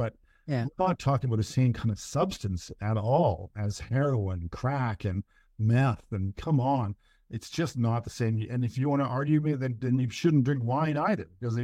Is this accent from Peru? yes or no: no; Vancouver, British Columbia, Canada; I grew up in Yaletown. We played that park, and it became not safe.